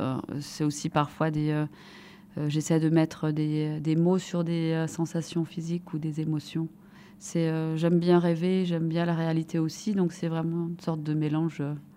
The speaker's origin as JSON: {"language": "French", "town": "Sierre", "region": "Valais", "country": "Switzerland", "said": "parce que j'ai essayé de l'aider dans ses recherches, comme je suis de Sierre."}